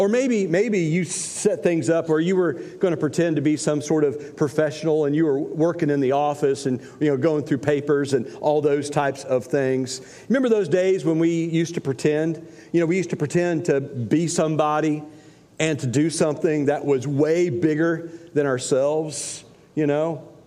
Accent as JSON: {"language": "English", "region": "Indiana", "country": "United States", "tie": "born or raised there", "said": "I grew up in Indiana"}